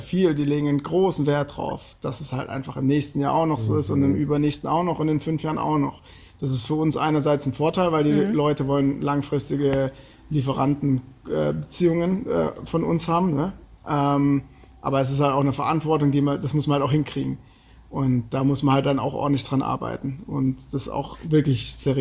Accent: Germany; weil ich dort als Deutscher in den Kaffeebergen natürlich aufgefallen bin

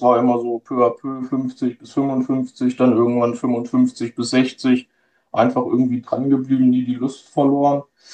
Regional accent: Algermissen, Lower Saxony, Germany; Ich komme aus Algermissen. Das ist 10 Minuten aus Hildesheim entfernt.

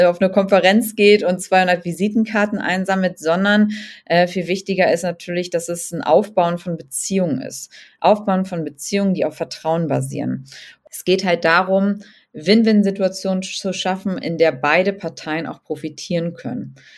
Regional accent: Hamburg, Germany; Auch warum bin ich jetzt hier auf dem Oktoberfest gewesen als Hamburger, ne?

